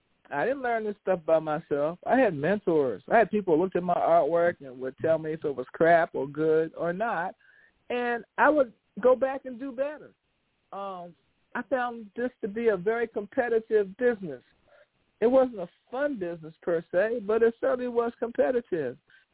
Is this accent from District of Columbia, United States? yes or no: yes; Washington, District of Columbia, United States; I got mega pride. I'm from Southeast D.C. I got pride.